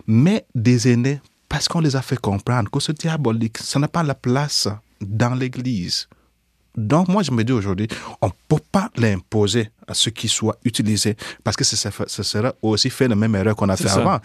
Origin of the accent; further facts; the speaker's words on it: Nigeria; C'est pas seulement ici, je connais cela même chez nous, au Nigeria ou en Afrique.